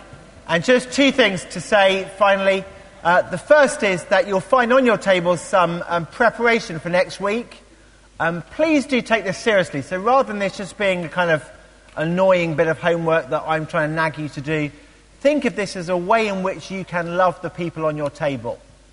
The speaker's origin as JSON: {"language": "English", "region": "England", "country": "United Kingdom", "said": "I don't know why I think this, maybe it's about being English, most of us, I think, are theological pessimists."}